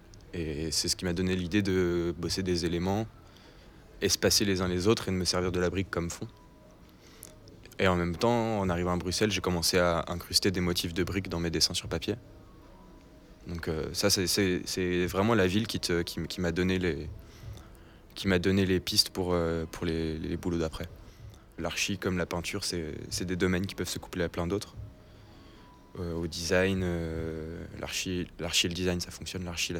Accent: Lyon, Auvergne-Rhône-Alpes, France; une asso à Lyon, là d'où je viens.

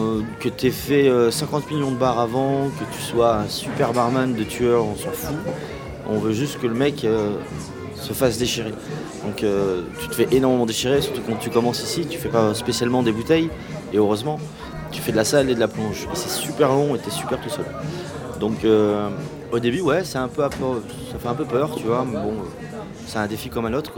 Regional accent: France; now in Belgium; comme je te disais, je suis français. En France, la bière, c'est pas du tout ça.

